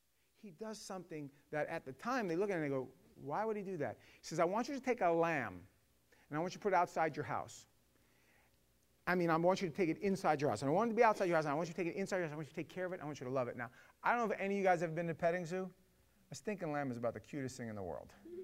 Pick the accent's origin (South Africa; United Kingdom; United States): United States; New York; I grew up in New York. My father is Sicilian. My mother was Jewish, and we kind of got the best of both worlds.